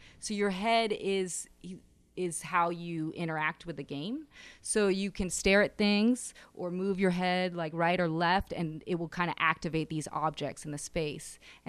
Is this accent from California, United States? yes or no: yes; San Jose, California, United States; I grew up in San Jose, which is very different than San Francisco, and San Francisco is very different than Oakland